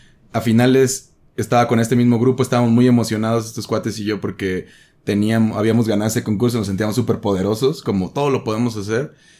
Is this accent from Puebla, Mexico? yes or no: no; Chilchota, Michoacán, Mexico; De Michoacán. Chilchota, Michoacán. Chilchota, Michoacán. Capital mundial de los azares.